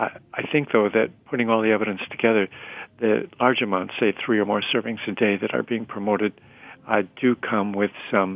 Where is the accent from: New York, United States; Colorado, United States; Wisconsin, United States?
Wisconsin, United States; also born or lived in Michigan; were dairy farmers in Michigan, and I grew up in Wisconsin and in Michigan, and there it was not three servings a day, we had four servings a day of milk when I was growing up.